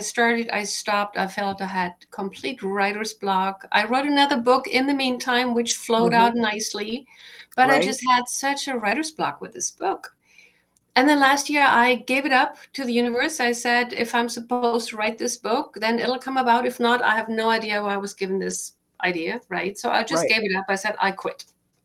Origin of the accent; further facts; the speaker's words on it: Germany; moved away as an adult; now in United States; I grew up in Germany.